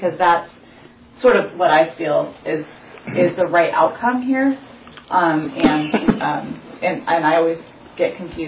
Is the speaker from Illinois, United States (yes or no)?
no; Oregon, United States; I'm also from Lane County, so I just want to take a minute to thank you for taking the trip to come here